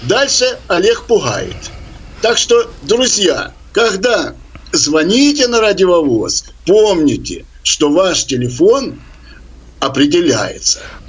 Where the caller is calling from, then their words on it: Simferopol, Crimea, Ukraine; Добрый день, я из Симферополя.